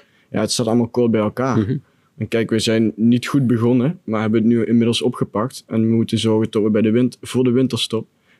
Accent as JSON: {"language": "Dutch", "town": "Maastricht", "region": "Limburg", "country": "Netherlands", "said": "omdat ik van Maastricht ben, vind ik nog altijd een fantastisch stadion."}